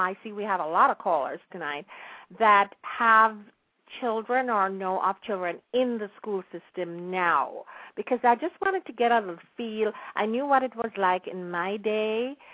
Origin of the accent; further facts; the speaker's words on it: Jamaica; growing up in Jamaica in the period that I grew up in. You know, because things were a little different then than they are now.